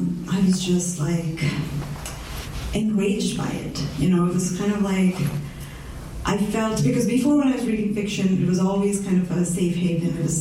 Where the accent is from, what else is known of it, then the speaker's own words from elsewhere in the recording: Saudi Arabia; Like, I grew up in Saudi Arabia, and I grew up in a very colonial education system.